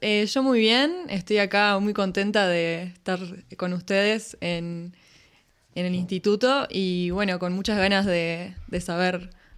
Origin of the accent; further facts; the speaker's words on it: Uruguay; moved away as an adult; now in Salamanca, Spain; vine para estudiar un máster en educación. Estoy en la Universidad de Salamanca. Y yo vengo de Uruguay.